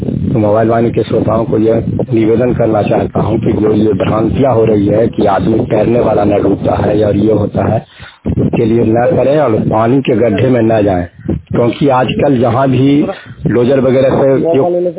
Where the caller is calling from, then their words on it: Sherpur, Bihar, India; … शेरपुर थाना नूरसा जिला नंदा से बात कर रहा हूँ। एक आकस्मिक घटना जो हमारे गांव में घटी थी